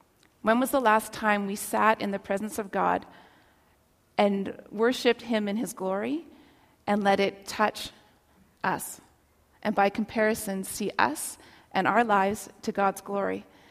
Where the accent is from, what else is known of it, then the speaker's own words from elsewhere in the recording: Toronto, Ontario, Canada; because I was raised in Toronto